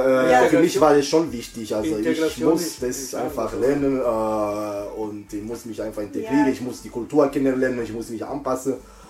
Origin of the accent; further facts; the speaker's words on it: Baden-Württemberg, Germany; Ich bin ein Schwabe